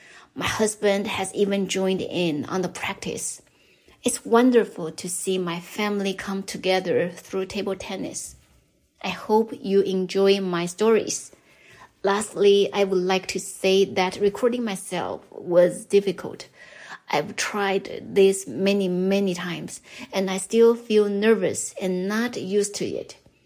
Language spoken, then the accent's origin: English; Taiwan; now in Japan; from Taiwan. A few years ago, my family and I moved to Japan.